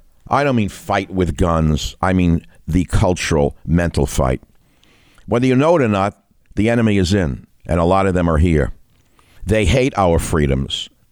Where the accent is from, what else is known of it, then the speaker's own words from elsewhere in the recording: Bronx, New York, United States; growing up in the Bronx as I did, I was the man-child in the promised land.